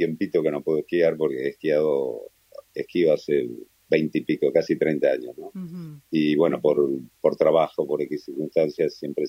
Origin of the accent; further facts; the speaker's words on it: Rosario del Tala, Entre Ríos, Argentina; moved away as an adult; cuando yo me fui de casa a los 19 años después de haber hecho la colimba allá en Rosario del Tala, en mi pueblo, y a buscar nuevos horizontes